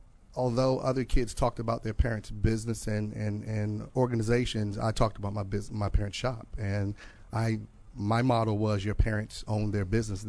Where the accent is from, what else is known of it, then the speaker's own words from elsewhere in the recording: Washington, District of Columbia, United States; Well, originally from Washington, D.C.